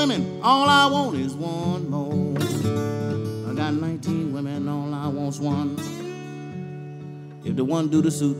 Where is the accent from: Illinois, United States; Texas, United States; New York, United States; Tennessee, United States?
Tennessee, United States; Memphis; was a great blues man out of my hometown of Memphis, Tennessee.